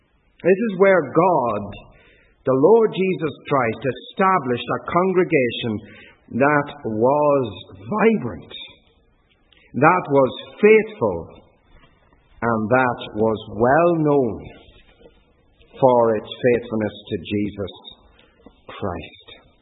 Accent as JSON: {"language": "English", "region": "East Midlands", "country": "United Kingdom", "said": "I come from the East Midlands."}